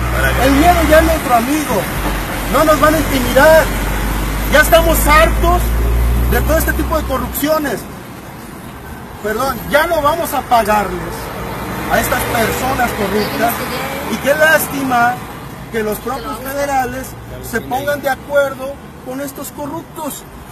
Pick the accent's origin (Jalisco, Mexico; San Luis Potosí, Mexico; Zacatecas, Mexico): Jalisco, Mexico; vengo del estado de Jalisco.